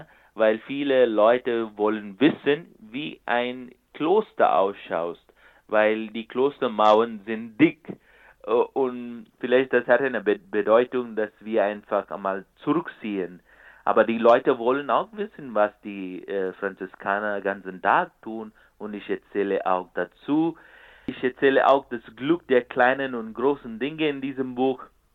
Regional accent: India; now in Europe; Es beginnt mit meinem Leben in Indien, wo ich geboren bin und wie ich aufgewachsen bin, weil jetzt in der letzten Zeit, weil ich hier in Europa lebe.

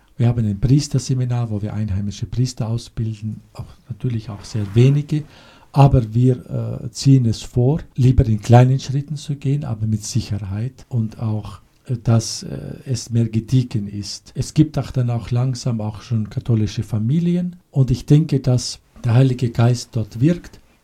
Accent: Kazakhstan; so bin ich dann letztlich vor 15 Jahren wieder zurückgekommen in meine alte Heimat, wo ich in der Kindheit gelebt habe, in Mittelasien. Konkret jetzt bin ich zurückgekommen nach Kasachstan

